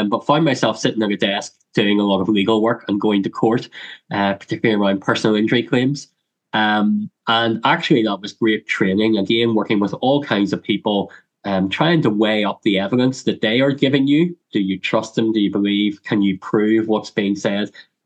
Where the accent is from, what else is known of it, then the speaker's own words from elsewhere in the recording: Northern Ireland, United Kingdom; I got very interested in the troubles, in what had unfolded just a few miles from where I grew up in the Mays prison.